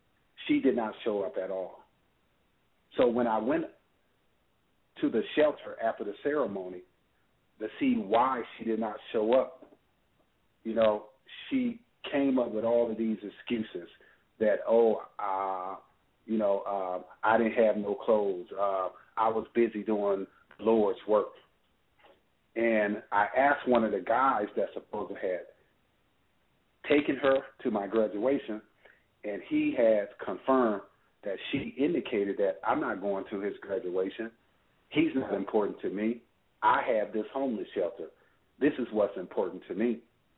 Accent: Racine, Wisconsin, United States; born there; I was born in Racine, Wisconsin.

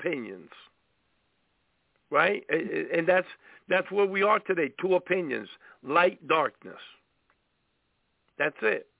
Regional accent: Brooklyn, New York, United States; So, you know, that was one of the church fathers in Brooklyn. I'm from Brooklyn.

